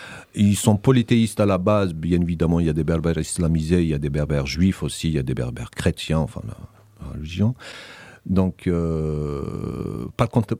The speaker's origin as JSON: {"language": "French", "region": "Kabylie", "country": "Algeria", "tie": "born or raised there", "moved": "as an adult", "lives_now": "France", "said": "Je suis kabyle. Donc. Automatiquement, je suis touché par la Kabylie, je suis kabyle. Je suis arrivé en France en 2003, hein. J'ai vécu 27 ans en Kabylie."}